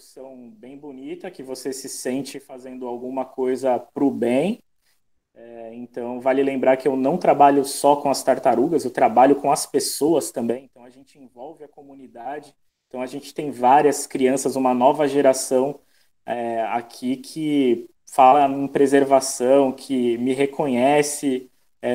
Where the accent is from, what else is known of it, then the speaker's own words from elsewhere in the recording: Santos, São Paulo, Brazil; vim de uma cidade grande aí do litoral de São Paulo, vim de Santos e tô há 15 anos morando num lugar super isolado, né?